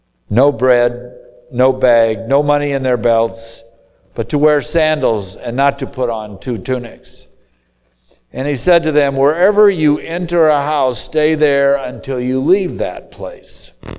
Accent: Springfield, Illinois, United States; For myself, I grew up in Springfield, Illinois.

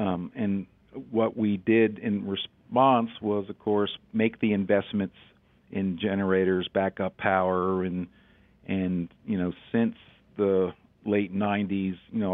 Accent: Maryland, United States; So I grew up in Howard County, Maryland, in between Baltimore and Washington. Grew up working on my grandfather's farm.

